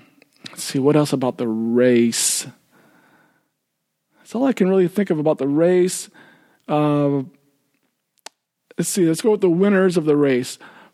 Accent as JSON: {"language": "English", "town": "Davenport", "region": "Iowa", "country": "United States", "tie": "born or raised there", "said": "as someone growing up in Davenport, I do feel connected to Rock Island and Moline, Illinois, for example, because we all think of ourselves as part of the Quad Cities"}